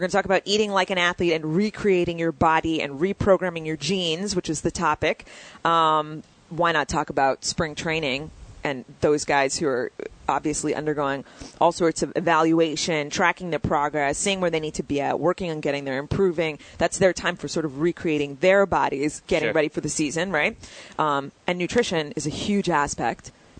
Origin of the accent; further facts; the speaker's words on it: New York, United States; And I'm a New Yorker, so I appreciated it.